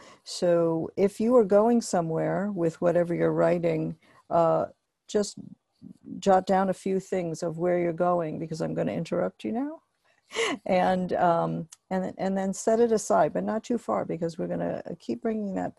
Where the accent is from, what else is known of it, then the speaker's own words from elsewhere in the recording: New York, United States; also born or lived in Tokyo, Japan; I was born in New York, but I had some of my childhood in Tokyo.